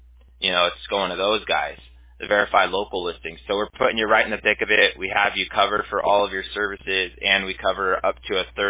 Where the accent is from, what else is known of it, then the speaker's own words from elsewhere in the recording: Los Angeles, California, United States; I grew up in Los Angeles, and yeah, I grew up a huge Kobe Bryant fan